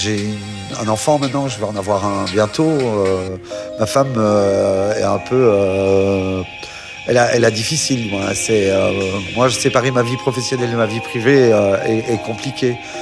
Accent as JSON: {"language": "French", "town": "Liège", "region": "Wallonia", "country": "Belgium", "said": "je suis liégeois."}